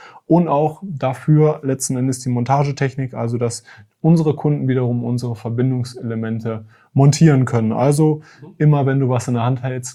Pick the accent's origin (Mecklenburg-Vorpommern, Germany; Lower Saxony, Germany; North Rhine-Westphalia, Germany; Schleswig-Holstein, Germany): North Rhine-Westphalia, Germany; Bielefeld; In Bielefeld beides. Ich komme gebürtig aus Groß-Dornbeck und bin dort auch aufgewachsen.